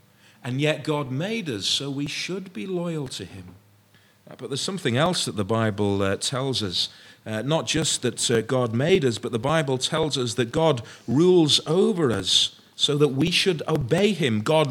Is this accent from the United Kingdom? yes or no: yes; Wrexham, Wales, United Kingdom; That's where I'm from. That's where I'm born. I didn't have a choice in the matter. I didn't ask to be born in Wrexham. I was born in Wrexham.